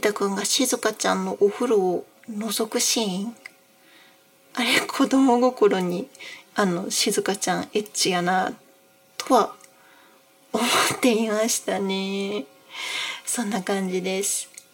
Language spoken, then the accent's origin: Japanese; Nagano, Japan; 出身地は長野県です。